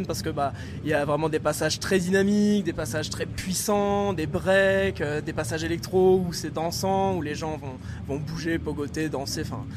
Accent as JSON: {"language": "French", "town": "Compiègne", "region": "Hauts-de-France", "country": "France", "said": "on vient de Compiègne"}